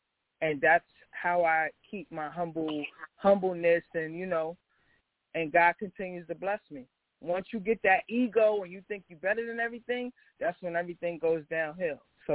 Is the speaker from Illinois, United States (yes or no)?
no; Queens, New York, United States; And I'm from Southside Jamaica, Queens. You know, if you can make it from here, you can make it anywhere.